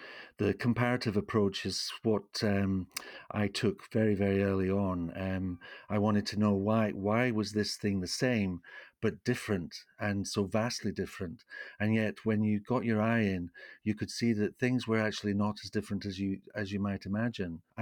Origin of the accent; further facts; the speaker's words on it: St Andrews, Scotland, United Kingdom; I grew up in St. Andrews in Scotland, right on the seashore there.